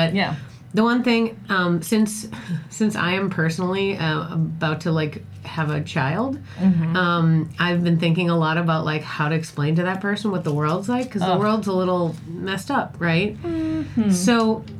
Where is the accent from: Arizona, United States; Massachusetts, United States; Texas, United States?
Massachusetts, United States; Boston; moved away; If only just because I always want to defend New York because I'm from Boston, and Boston is an angry, horrible place.